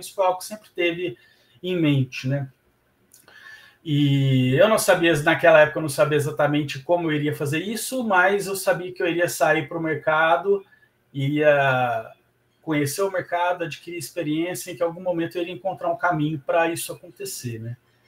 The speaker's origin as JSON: {"language": "Portuguese", "town": "Santa Rita do Sapucaí", "region": "Minas Gerais", "country": "Brazil", "tie": "born or raised there", "said": "eu sou mineiro, natural de Santa Rita do Sapucaí, no sul de Minas Gerais. Para quem conhece ou para quem tem uma vaga ideia, está ali entre Pouso Alegre e Itajubá."}